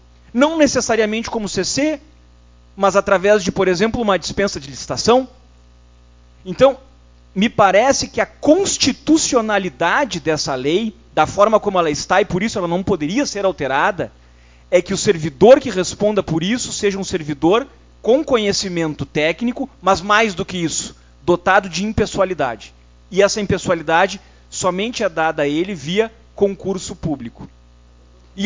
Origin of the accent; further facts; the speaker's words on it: Santa Maria, Rio Grande do Sul, Brazil; Eu sou de Santa Maria, enfim.